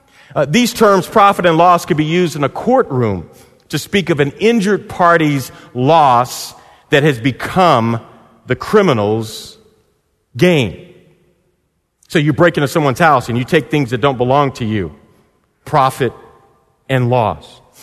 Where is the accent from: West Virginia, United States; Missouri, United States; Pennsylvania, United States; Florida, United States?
Missouri, United States; St. Louis; I was a volunteer and an employee at the City Rescue Mission in my hometown in St. Louis.